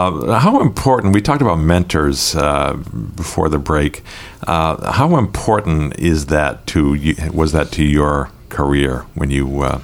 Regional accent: Maine, United States; couple of good weeks in the summer up in Maine, where I'm from. Jerry gets a little when I bring up my home state.

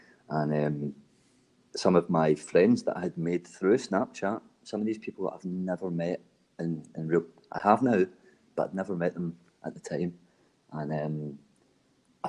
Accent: Glasgow, Scotland, United Kingdom; being Glaswegian and trying to speak to an international audience has its problems

